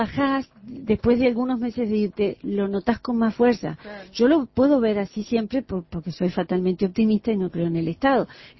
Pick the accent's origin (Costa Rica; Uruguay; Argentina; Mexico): Uruguay; muchas veces me han cuestionado si soy uruguaya, pero soy uruguayísima